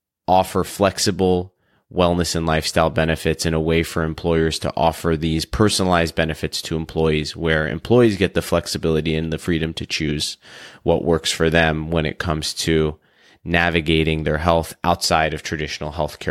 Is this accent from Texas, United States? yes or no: no; Los Angeles, California, United States; I reconnected with a dear friend of mine who I grew up with here in Los Angeles.